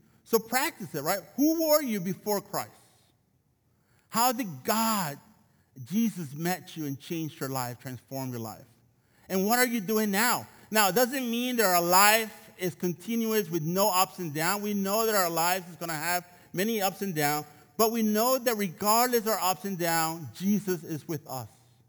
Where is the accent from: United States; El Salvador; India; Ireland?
El Salvador; And I was like, I'm from El Salvador.